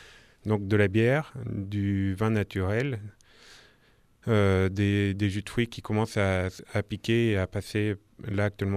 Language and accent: French; Nouvelle-Aquitaine, France; also born or lived in Dordogne / Paris / Ardèche; now in Valence, France; J'ai navigué plusieurs fois en France, je suis né en Dordogne, j'ai grandi en Limousin, j'ai fait 3 ans sur Paris et je suis arrivé en 2012 en Ardèche et maintenant je suis à Valence.